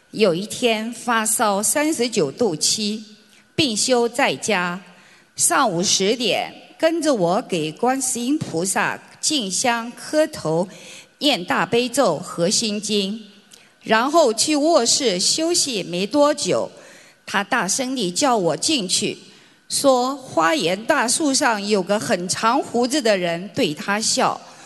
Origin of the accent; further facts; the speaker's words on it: Palo Alto, California, United States; 我来自美国旧金山湾区硅谷的帕拉欧托市，学习心灵法门5年多了。